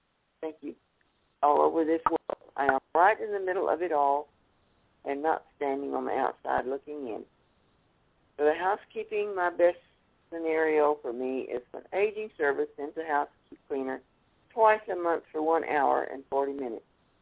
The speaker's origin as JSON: {"language": "English", "region": "Oklahoma", "country": "United States", "said": "from Oklahoma, and I thank you for letting me serve, and I thank you for being here, too."}